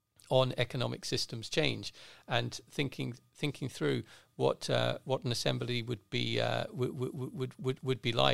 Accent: Ireland; my home country, Ireland

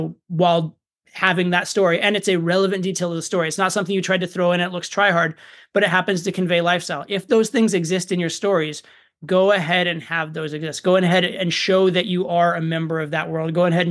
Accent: Colorado, United States; I mentioned I was from Colorado

